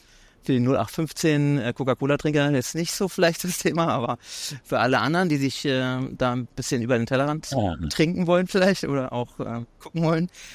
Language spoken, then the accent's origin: German; Berlin, Germany; die Stadt Berlin, was ja meine Heimat und mein kreativer Hotspot ist.